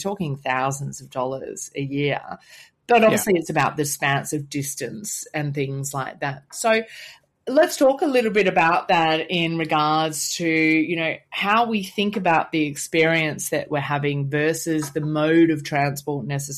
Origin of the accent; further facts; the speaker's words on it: Melbourne, Victoria, Australia; Well, I mean, I came from Melbourne and it was a massive change for me. I'd always lived in a Melbourne.